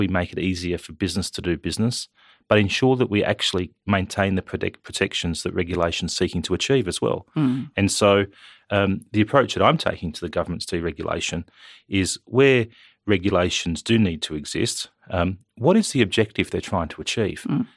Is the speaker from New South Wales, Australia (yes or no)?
yes; Wyalong, New South Wales, Australia; also born or lived in Central Coast; I grew up in Wyalong and New South Wales Central Coast, but I went to university here in Canberra.